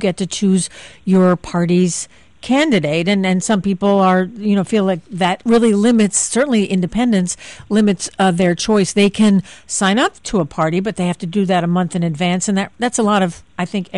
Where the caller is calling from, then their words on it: Pennsylvania, United States; We're calling you from Pennsylvania. We have a closed primary system here.